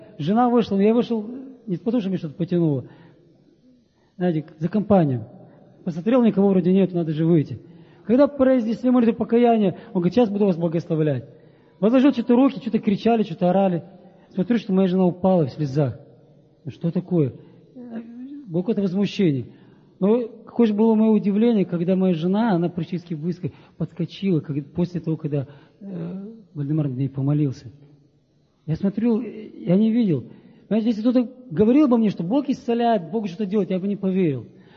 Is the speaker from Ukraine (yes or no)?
no; Moldova; now in Belarus; Я из Молдавии, здесь Беларусь.